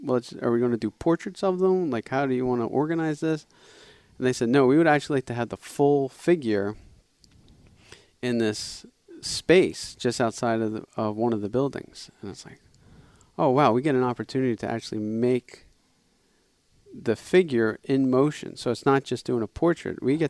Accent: Philadelphia, Pennsylvania, United States; My dad, you know, we're from the Philadelphia area. My dad was born in Philly.

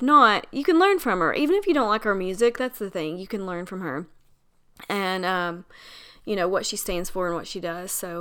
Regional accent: Tennessee, United States; if you've ever been to Dollywood, I'm from Tennessee, so we go to Dollywood.

